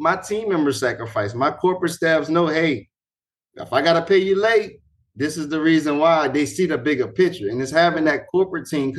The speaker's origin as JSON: {"language": "English", "town": "New Orleans", "region": "Louisiana", "country": "United States", "said": "You know, I'm from New Orleans."}